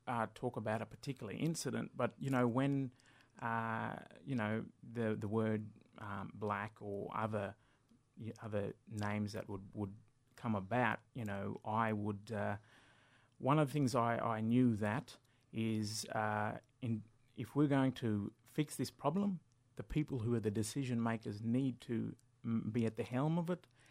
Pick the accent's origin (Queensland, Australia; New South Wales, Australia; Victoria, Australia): New South Wales, Australia; Armidale; now in Sydney, Australia; my mob is Dungutty and Bunjalung mob. And I grew up on Armidale and living in Sydney at the moment